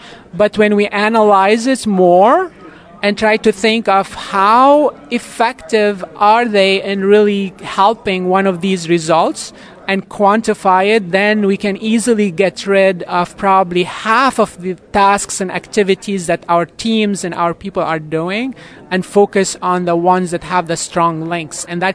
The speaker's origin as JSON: {"language": "English", "country": "Lebanon", "tie": "born or raised there", "said": "I grew up in Lebanon."}